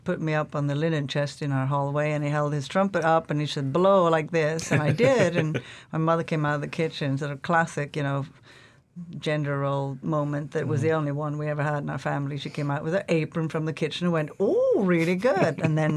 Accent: Norway; also born or lived in Canada / England; now in United States; I've been in Alaska for 20 years, and before that I lived in other countries, Canada, Toronto, London, England. But I'm from Norway originally

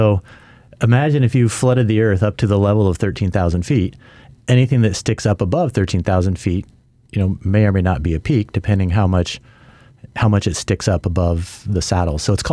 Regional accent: Colorado, United States; what I've, I guess, been focusing on growing up in Colorado are 14ers.

